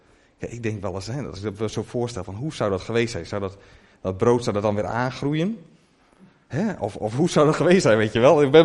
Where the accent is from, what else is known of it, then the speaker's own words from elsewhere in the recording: Sebaldeburen, Groningen, Netherlands; Ik ben 32 jaar. Ik kom uit Sebaldeburen.